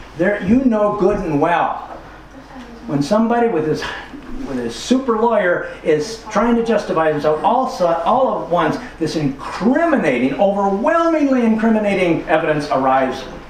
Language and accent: English; United States; now in France; I'm an American. I could commit a crime and America could ask France to extradite me, and they probably would.